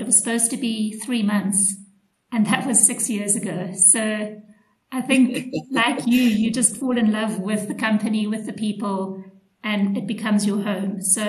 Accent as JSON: {"language": "English", "country": "South Africa", "said": "from my side, I'm obviously South African."}